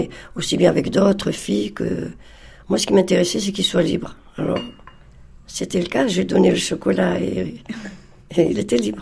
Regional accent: Algeria; je ne voulais pas dire que je venais d'Algérie.

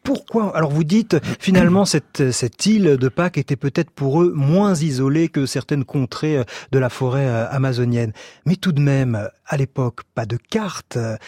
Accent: Belgium; Vous avez raison, en tant que Belge

